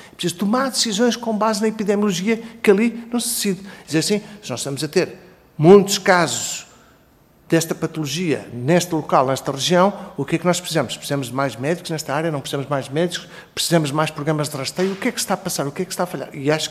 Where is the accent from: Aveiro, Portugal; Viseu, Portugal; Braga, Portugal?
Viseu, Portugal; que eu sou de Viseu